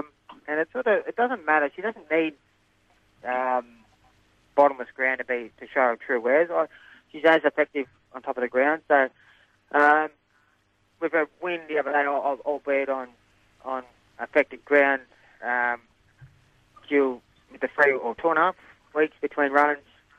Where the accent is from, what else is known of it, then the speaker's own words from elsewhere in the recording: Manangatang, Victoria, Australia; born there; I was born in Menang, yes